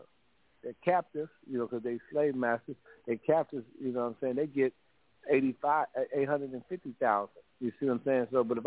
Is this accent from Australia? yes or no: no; Chicago, Illinois, United States; Well, you know, I'm originally from Chicago, 4759 South Federal, you know, grew up in the Robert Taylor's, then eventually moved out to 103rd and Jeffrey the Miners, and born Cook County Hospital.